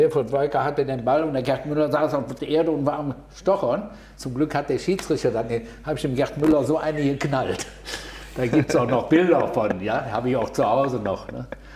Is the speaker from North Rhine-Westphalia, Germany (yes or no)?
yes; Unterbach, North Rhine-Westphalia, Germany; Und da war natürlich bei uns in Unterbach